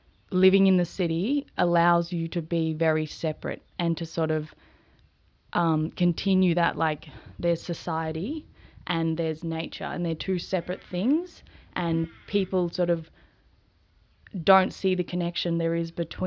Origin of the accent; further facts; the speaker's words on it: Shepherd's Flat, Victoria, Australia; So I grew up in Shepherd's Flat, and I have three beautiful brothers and two very alternative parents. I'm very grateful for my upbringing. And then about 5 years ago, I moved down to the city